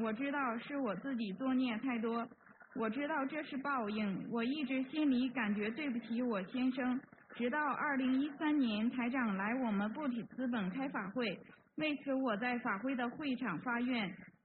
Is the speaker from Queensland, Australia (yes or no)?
yes; Brisbane, Queensland, Australia; 我是来自布里斯班的